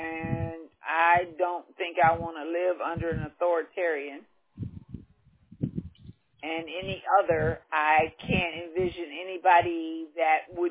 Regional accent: United States; born there; I was born here in the United States.

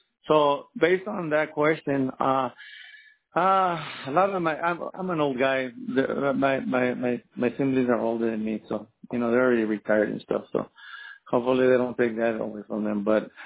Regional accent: El Paso, Texas, United States; Like, I'm from El Paso, right? But I live here now. I've been here 15 years.

